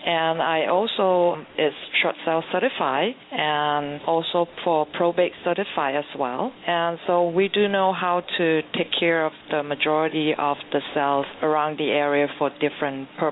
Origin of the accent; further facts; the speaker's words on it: Malaysia; first language Cantonese; English is a second language; also born or lived in Hong Kong; I was actually born in Hong Kong, and I was raised in Malaysia.